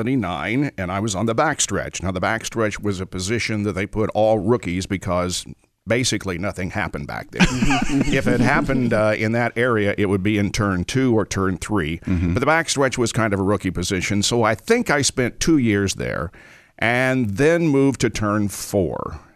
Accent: Indiana, United States; When I was growing up in Eastern Indiana, I wanted to be a rock and roll disc jockey.

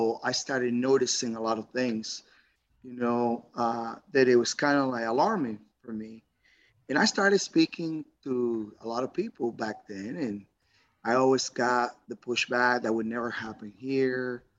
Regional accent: Venezuela; English is a second language; moved away as an adult; now in United States; I am a Venezuelan. I'm an American citizen by choice, a Venezuelan by birth. I came to this country a little over 20 years ago.

